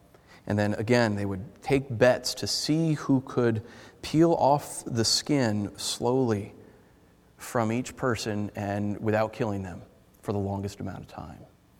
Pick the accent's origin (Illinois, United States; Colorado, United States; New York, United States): New York, United States; New York City; And I can say that with total, you know, unbiased because I'm a New Yorker.